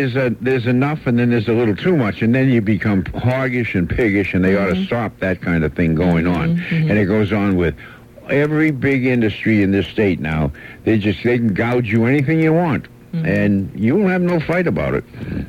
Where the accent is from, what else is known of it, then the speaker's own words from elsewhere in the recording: Boston, Massachusetts, United States; moved away as an adult; now in Chicago, United States; 40 years ago, I came out here from Boston.